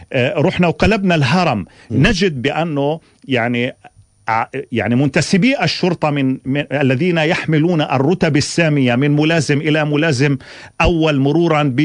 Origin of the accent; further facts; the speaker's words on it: Palestine; أولا إحنا كفلسطينيين ضممنا إلى عديد من الاتفاقيات الدولية